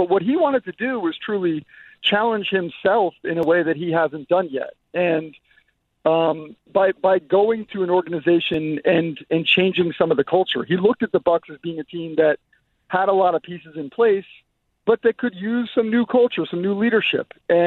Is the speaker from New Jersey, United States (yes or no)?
yes; New Jersey, United States; Hey, I'm from New Jersey, too, but she's a little different.